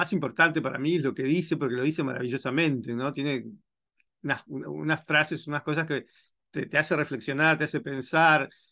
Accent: Uruguay; yo me siento sumamente italiano, ¿no? No, no solo uruguayo, obviamente 100% uruguayo, pero también muy italiano.

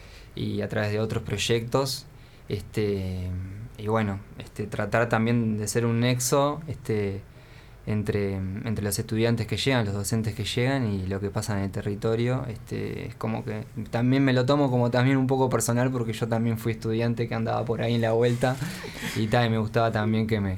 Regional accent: Montevideo, Uruguay; yo personalmente soy del territorio, nací ahí, en Flor de Maroñas, donde ahora trabajo.

